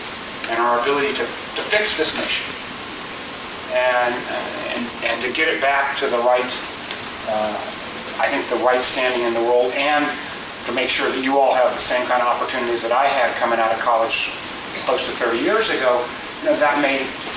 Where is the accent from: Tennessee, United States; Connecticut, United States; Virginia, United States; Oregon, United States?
Virginia, United States; I was from Virginia.